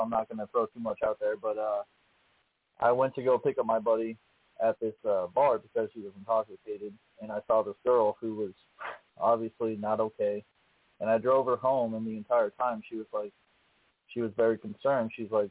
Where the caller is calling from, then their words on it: Illinois, United States; I'm calling in from East Central Illinois.